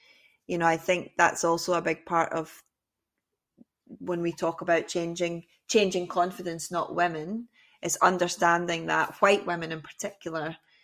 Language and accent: English; Scotland, United Kingdom; So for me, growing up near Glasgow, it was very much like, who does she think she is?